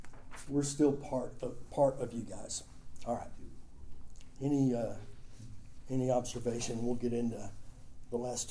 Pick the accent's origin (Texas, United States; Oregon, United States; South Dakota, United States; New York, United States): Texas, United States; I grew up in Northeast Texas